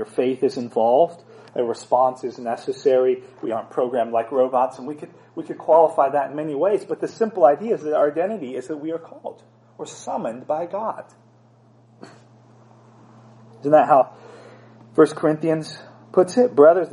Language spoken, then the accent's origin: English; United States; In one sense, I'm an American. I was born into that group.